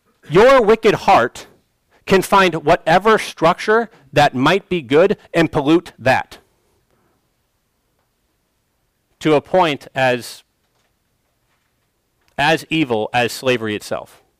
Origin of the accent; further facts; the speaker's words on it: United States; And that's hard, because we're American, right? We can do the things that we want to do, right? We're business-minded, right? We're independent.